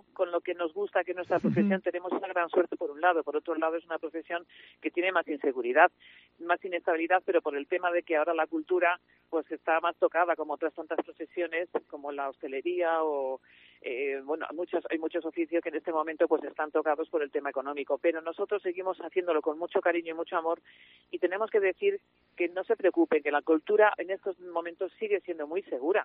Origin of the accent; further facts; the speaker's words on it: Valladolid, Castile and León, Spain; born there; yo soy nacida en Valladolid